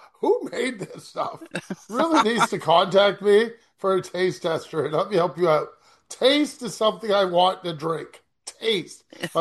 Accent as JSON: {"language": "English", "country": "Canada", "said": "I'm not American, okay? So I understand why being a Canadian, I can't have a gun to shoot Ghostface."}